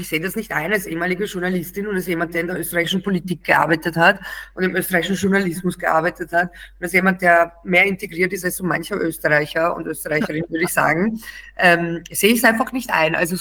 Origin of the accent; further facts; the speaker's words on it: Kyiv Oblast, Ukraine; Wir sind in der Nähe von Tschernobyl nämlich aufgewachsen